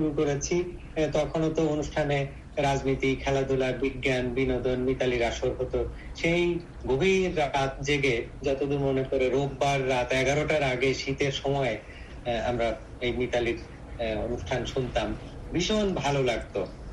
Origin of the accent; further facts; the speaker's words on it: Faridpur, Dhaka Division, Bangladesh; now in Khulna, Bangladesh; আমি খুলনার বয়রা আবাসিক এলাকায় থাকি আর সরকারি কলেজে অধ্যাপনা করি, আর বেড়ে উঠেছি ফরিদপুরের গ্রামের বাড়িতে।